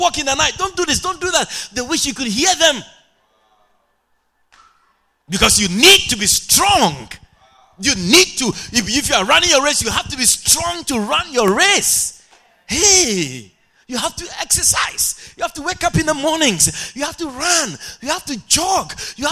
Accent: Ghana; When I was growing up in Ghana

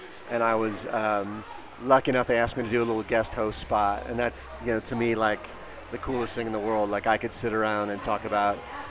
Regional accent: Littleton, Colorado, United States; I grew up kind of during my junior high school years in Littleton, and when I moved here from Arizona, one of the first things we did was drive up to Estes Park. So this was kind of my introduction to Colorado.

